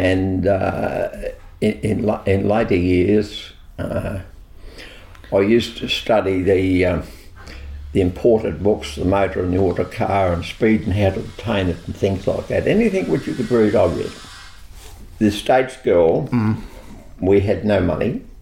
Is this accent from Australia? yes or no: yes; Australia; So I grew up on the Snow River, real Banjo Patterson attitude.